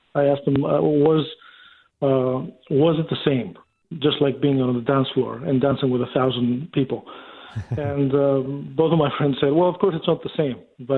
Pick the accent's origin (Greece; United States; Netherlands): Greece; In my home country, I come from Greece